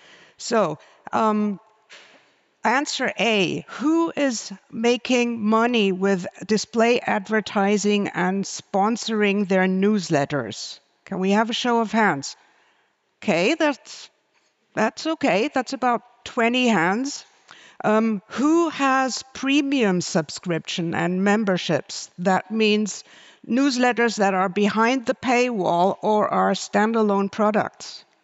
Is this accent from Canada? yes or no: no; Germany; English is a second language; now in United States; I got permission to speak English, even though I'm German, but I'm also American. I live in the US.